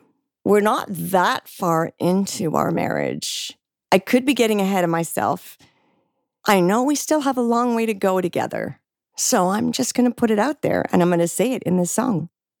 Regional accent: Ontario, Canada; I was born in Ontario, Canada.

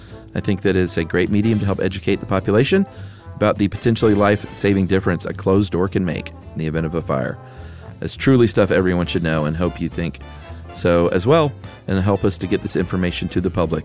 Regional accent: the South, United States; I'm from the South, so I've had a moon pie or two in my day.

